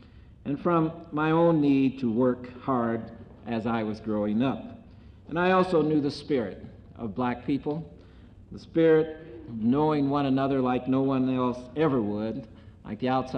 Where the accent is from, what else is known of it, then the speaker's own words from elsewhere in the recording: Michigan City, Indiana, United States; as I was growing up in Michigan City, in what today I suppose would be called a ghetto. They just called it the Patch in Michigan City.